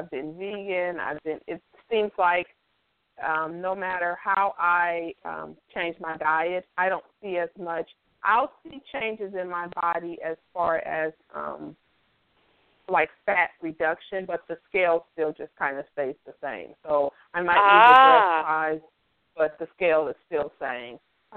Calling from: San Francisco Bay Area, California, United States; I'm calling from the San Francisco Bay Area.

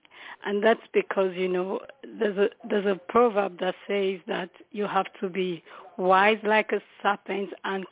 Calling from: Florida, United States; Yes, I'm calling you from Florida. I'm now in Florida.

